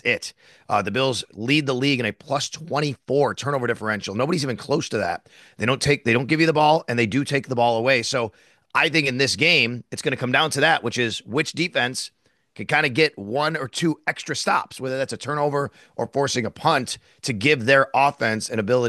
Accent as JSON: {"language": "English", "town": "Cheektowaga", "region": "New York", "country": "United States", "tie": "born or raised there", "said": "No, I grew up here in Cheektowaga, which is where the Buffalo Airport is."}